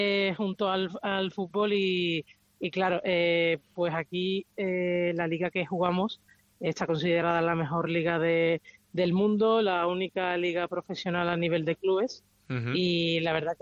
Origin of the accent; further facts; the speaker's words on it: Spain; aunque el rugby esté creciendo ahora en España, las españolas también podemos dar un nivel internacional